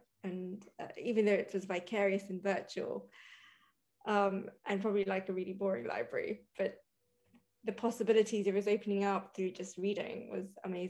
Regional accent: Kenya; growing up in Kenya

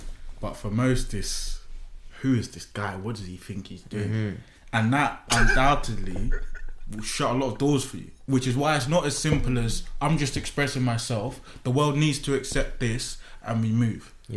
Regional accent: Croydon, London, United Kingdom; This is how I speak. But I grew up in Croydon. I can speak in a lot of slang.

